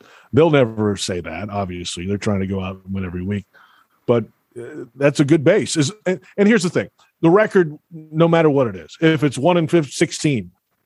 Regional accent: Alabama, United States; I grew up in Alabama. I'm an Alabama fan, right?

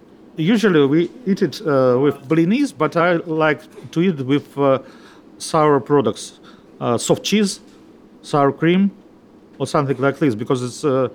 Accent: Russia; English is a second language; also born or lived in Israel; now in London, United Kingdom; I'm from Russia. I'm from Israel too.

